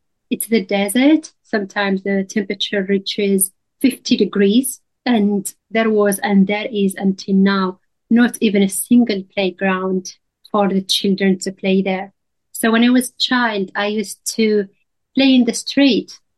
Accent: Tindouf Province, Algeria; now in Australia; I was born in the Sahrawi refugee camps in Algeria. My parents fled the war in Western Sahara in 1975.

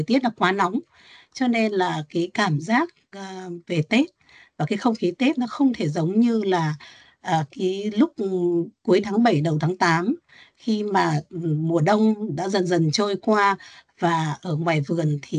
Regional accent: Hanoi, Vietnam; now in Melbourne, Australia; hiện tôi đang làm trong lĩnh vực giáo dục đại học. Tôi cũng rời, như anh Cường, cũng rời xa Hà Nội để sang Melbourne khoảng gần 20 năm nay.

